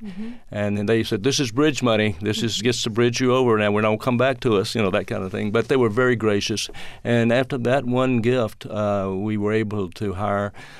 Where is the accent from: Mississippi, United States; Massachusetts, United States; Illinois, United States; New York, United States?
Mississippi, United States; now in Atlanta, United States; growing up in Mississippi during the 50s and 60s clearly shaped my life.